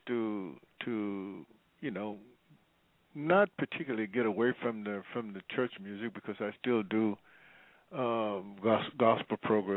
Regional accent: Vicksburg, Mississippi, United States; now in Los Angeles, United States; I didn't really get started into the music until I moved from Vicksburg, Mississippi, to Los Angeles, California.

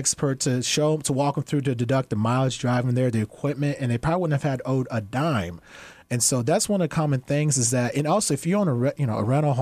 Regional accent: Houston, Texas, United States; And I recently had a client back in Houston, my hometown

